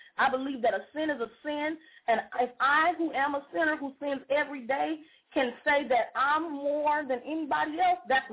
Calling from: Miami, Florida, United States; I'm calling from Miami, Florida

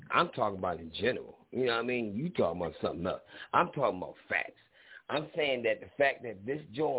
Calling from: Philadelphia, Pennsylvania, United States; I'm calling from Philly.

